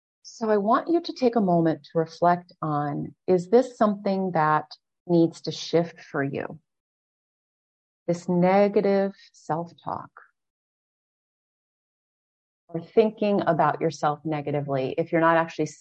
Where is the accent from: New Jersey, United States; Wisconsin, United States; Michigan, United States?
Wisconsin, United States; I grew up in Wisconsin. It was freaking cold.